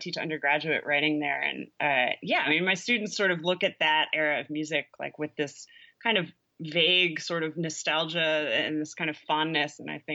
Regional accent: New York, United States; I grew up in the Hudson Valley in northern Westchester County in New York, about 45 minutes north of the city.

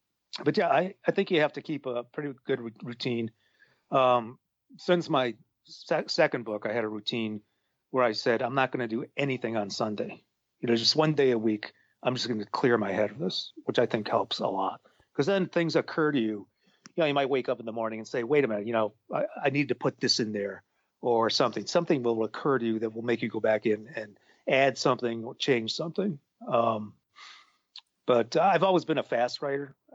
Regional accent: Chicago, Illinois, United States; And if it's the fall, I'll watch the Bears because I'm from Chicago.

